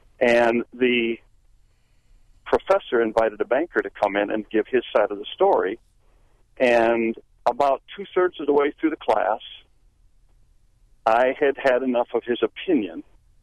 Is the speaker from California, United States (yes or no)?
no; Iowa, United States; I'm 55. I'm actually from Iowa, but I'm traveling on business today through Wisconsin, and I picked up the show.